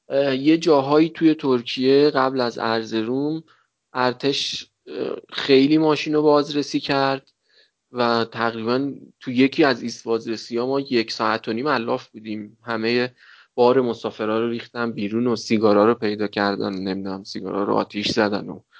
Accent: Iran; چون اونجا به هر کس میگفتیم ما ایرانی هستیم خیلی تعجب میکرد

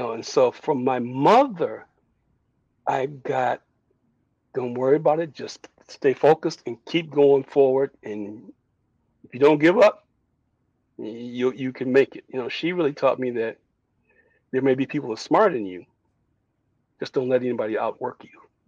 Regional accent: Detroit, Michigan, United States; so growing up in Detroit was good.

